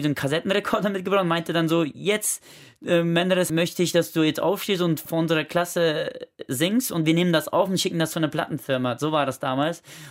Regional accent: Langenfeld, North Rhine-Westphalia, Germany; born there; Ich bin in Langenfeld geboren.

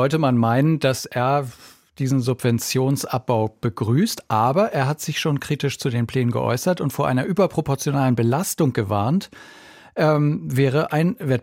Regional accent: Berlin, Germany; Das kennt man schon als Berliner.

